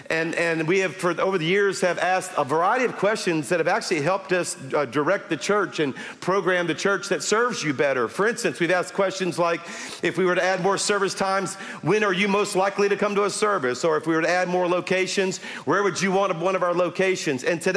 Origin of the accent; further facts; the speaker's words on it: Louisiana, United States; I have a sense of humor, and I'm from Louisiana, okay?